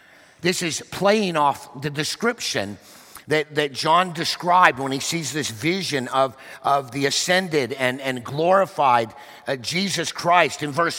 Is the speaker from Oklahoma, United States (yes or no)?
yes; Oklahoma, United States; born there; I know I was born in Oklahoma, but we did learn how to read English.